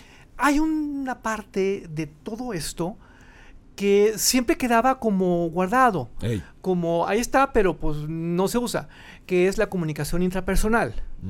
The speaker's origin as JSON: {"language": "Spanish", "town": "Monterrey", "region": "Nuevo León", "country": "Mexico", "said": "Yo soy influencer de Monterrey."}